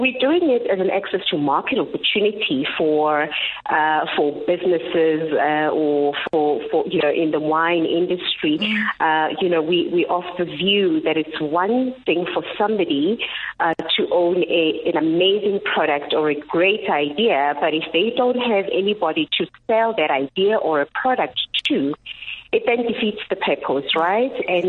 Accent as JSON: {"language": "English", "country": "South Africa", "said": "And as proudly South African, we then, you know, we are a member-based campaign."}